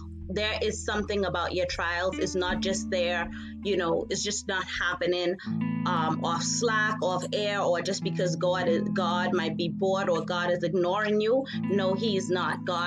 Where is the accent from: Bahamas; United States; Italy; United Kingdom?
Bahamas; born there; we're both Haitian descendants. We're both, you know, my parentage, although I was born in the Bahamas, my parents are from Haiti.